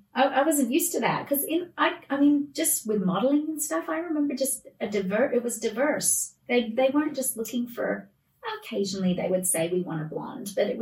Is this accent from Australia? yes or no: yes; Australia; accent: Australian; I had a manager who was very adamant about me not doing my Australian accent.